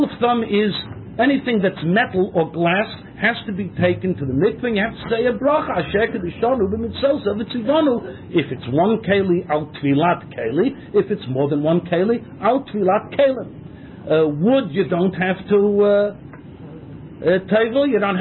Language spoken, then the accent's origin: English; United States; now in Israel; He knew that I was. He knew that I was an Americaner.